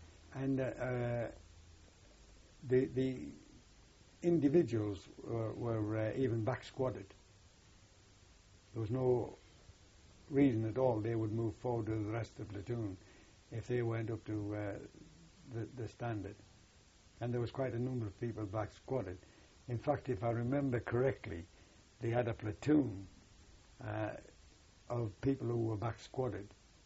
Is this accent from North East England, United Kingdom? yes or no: yes; North East England, United Kingdom; accent: Geordie; and me being a Geordie, I don't think the twins should ever meet as far as the language was concerned.